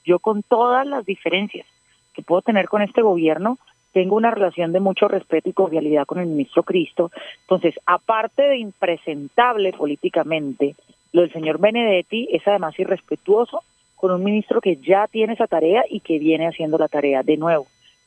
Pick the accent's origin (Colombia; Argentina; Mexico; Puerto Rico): Colombia; Barranquilla, Atlántico; un saludo a Barranquilla, que es parte de mi tierra y mi corazón.